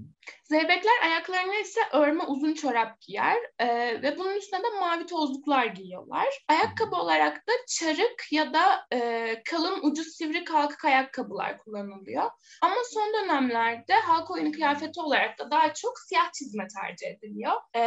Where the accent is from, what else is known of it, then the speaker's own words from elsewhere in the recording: Muğla, Turkey; Ben Muğla'lıyım zaten.